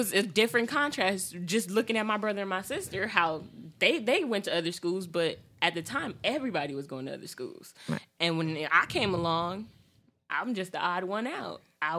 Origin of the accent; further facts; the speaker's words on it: Watts, California, United States; you know, I grew up in Watts, but for the majority of my childhood, I either went to a Christian school outside of Watts, or I went to, I went to high school in Lakewood